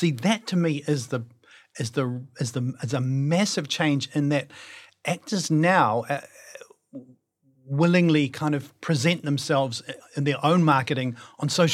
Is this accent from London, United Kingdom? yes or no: yes; London, United Kingdom; born there; And I was born in London.